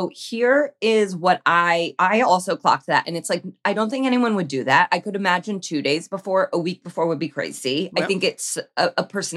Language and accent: English; Iowa, United States; born there; Well, I was born in Iowa. No, but like before that.